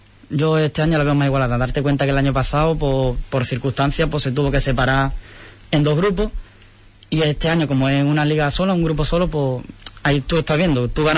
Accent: Huelva, Andalusia, Spain; Yo soy de aquí de Huelva.

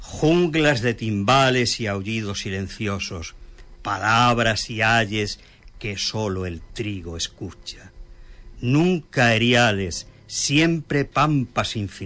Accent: Andalusia, Spain; un paraíso de Huelva, que es la sierra onubense, sin menos despreciar o menos valorar a otras comarcas

